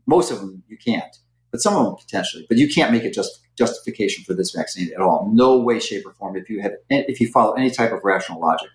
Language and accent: English; Canada; As a Canadian, you know what Trudeau did?